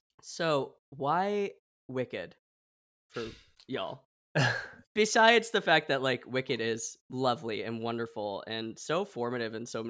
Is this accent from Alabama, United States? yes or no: no; Oregon, United States; I grew up in Oregon.